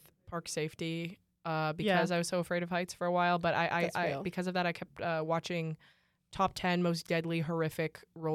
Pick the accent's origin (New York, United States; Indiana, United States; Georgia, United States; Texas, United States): New York, United States; well, I'm a New Yorker, so I do.